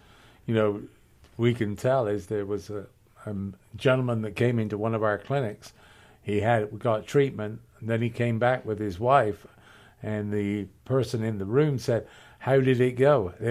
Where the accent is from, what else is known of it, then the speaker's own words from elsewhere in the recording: England, United Kingdom; Originally.